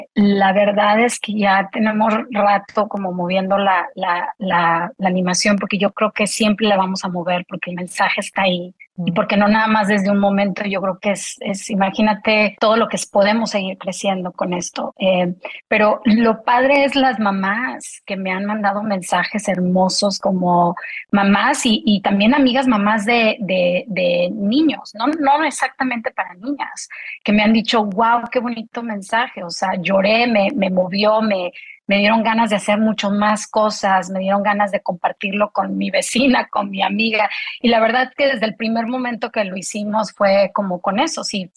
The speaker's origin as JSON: {"language": "Spanish", "country": "Panama", "also_born_or_lived": "Mexico", "said": "yo soy panameña, nací también en el México, pero mi mamá es panameña, mi abuelo es colombiano"}